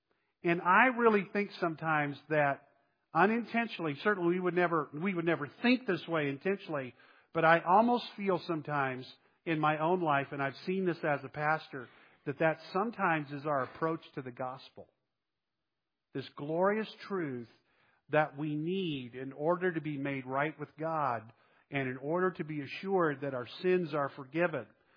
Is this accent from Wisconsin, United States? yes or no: no; Texas, United States; I grew up in Texas, and I have been to a number of different churches over the years